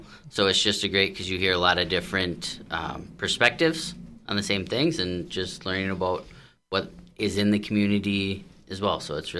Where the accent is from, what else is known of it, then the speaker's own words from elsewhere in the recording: Wisconsin, United States; So I'm originally from northwestern Wisconsin. Came to school down in Point, was a teacher for over 10 years